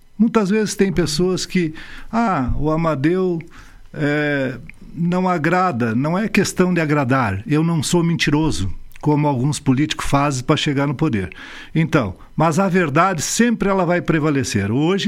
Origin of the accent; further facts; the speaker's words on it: Monte Alegre, Brazil; Monte Alegre, minha terra natal, aonde ali foi enterrado meu umbigo, lá na Enxovia.